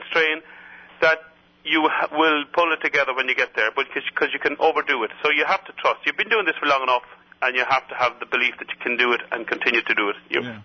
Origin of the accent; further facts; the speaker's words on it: Ireland; growing up in Ireland, I would compete in competitions.